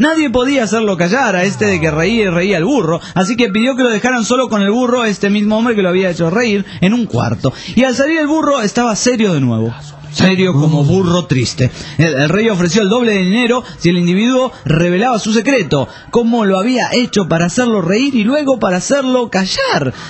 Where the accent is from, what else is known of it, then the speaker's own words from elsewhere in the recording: São Paulo, Brazil; Spanish is a second language; Yo aquí soy de São Paulo